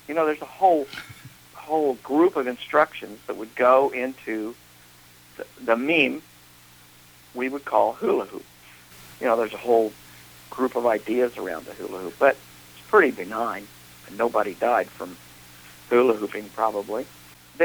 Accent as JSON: {"language": "English", "town": "Wichita", "region": "Kansas", "country": "United States", "tie": "born or raised there", "said": "Well, I grew up in Wichita, Kansas."}